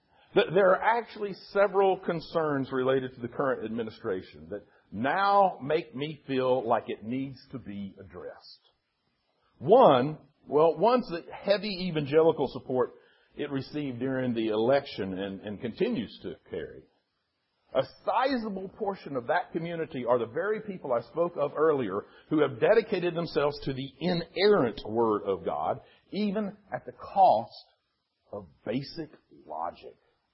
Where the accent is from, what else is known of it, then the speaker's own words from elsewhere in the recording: United States; And as an American, I find it repulsive and dangerous.